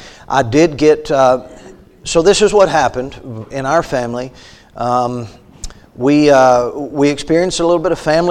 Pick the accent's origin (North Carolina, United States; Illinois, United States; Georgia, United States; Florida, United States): Florida, United States; I grew up on the Gulf Coast of Northwest Florida, about 30 miles from the beach, but we were down in that area growing up.